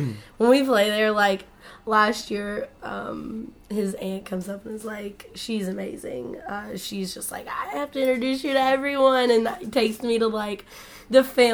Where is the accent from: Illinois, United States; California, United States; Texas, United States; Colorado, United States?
Texas, United States; Henderson; Henderson.